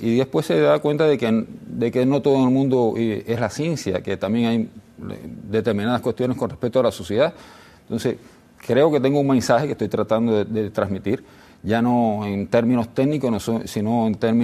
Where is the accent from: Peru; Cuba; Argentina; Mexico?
Cuba; Santa Clara, Villa Clara; moved away as an adult; also born or lived in Havana; yo nací en Santa Clara, después como toda la gente me mudé para La Habana y allí me hice biólogo marino.